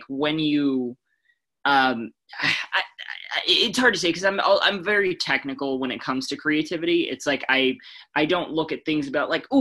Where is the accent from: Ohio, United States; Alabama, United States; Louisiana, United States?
Alabama, United States; I grew up in Alabama, college football town, so I watched a lot of Alabama football